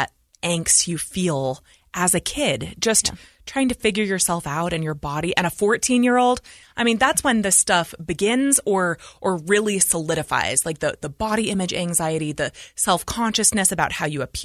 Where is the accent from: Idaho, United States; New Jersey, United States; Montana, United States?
Idaho, United States; Idaho Falls; We were raised in Idaho Falls, Idaho. My parents still live there.